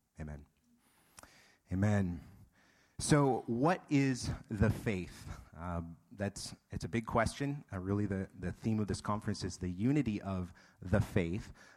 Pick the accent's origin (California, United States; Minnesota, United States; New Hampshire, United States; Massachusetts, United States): New Hampshire, United States; now in Texas, United States; Living in Texas, you know, it flows naturally from their lips, but I'm a native northerner. I was born and raised in New Hampshire, so y'all still for me is a hard word to get out.